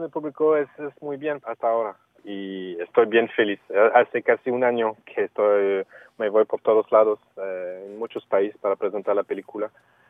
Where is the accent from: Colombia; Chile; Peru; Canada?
Canada; Y no soy mexicano, soy canadiense.